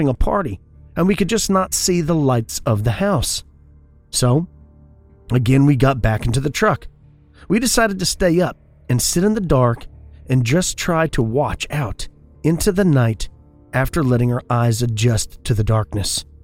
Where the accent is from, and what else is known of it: Texas, United States; born or raised there